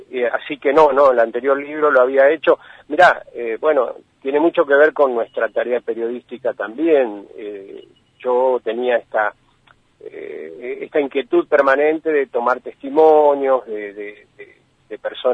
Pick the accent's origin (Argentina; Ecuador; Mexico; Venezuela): Argentina; Juan José Paso, Buenos Aires Province; Juan José Paso, que es mi pueblito, este último, ¿no? Pueblito perdido allá por la década del 90 con el cese de los ferrocarriles, bueno, quedó medio como abandonado mi pueblo